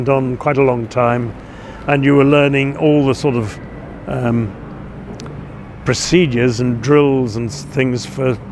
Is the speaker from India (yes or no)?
yes; India; moved away; I was born in India. We lived in India until 1947, 1948.